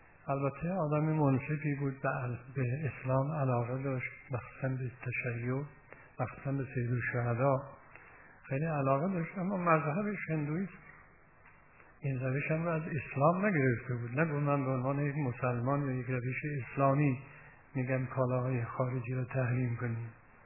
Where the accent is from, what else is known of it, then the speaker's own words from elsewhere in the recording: Iran; به خاطر اینکه ما ایرانی هستیم، فرهنگ دیرپایی داریم، سابقه تاریخی چند هزار ساله داریم